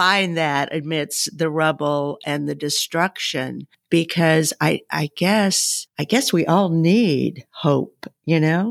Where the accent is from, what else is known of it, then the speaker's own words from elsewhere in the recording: Dallas, Texas, United States; I was born and raised in Dallas, but all of our relatives lived in this little bitty Texas town, Henrietta, Texas.